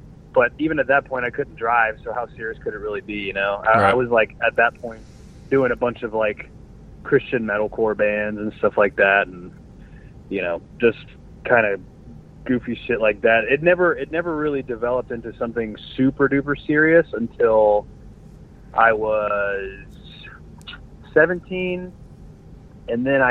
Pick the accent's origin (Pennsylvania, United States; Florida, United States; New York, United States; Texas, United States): Florida, United States; Jacksonville; We're from Jacksonville.